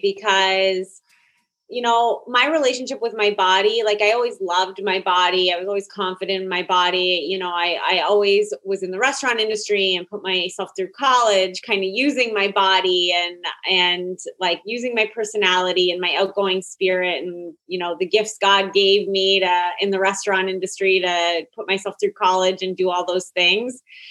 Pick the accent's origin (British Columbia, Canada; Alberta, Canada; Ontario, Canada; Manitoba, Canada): Ontario, Canada; Toronto; now in United States; I'm from Toronto, Canada. And I was going home all the time from New York, Connecticut area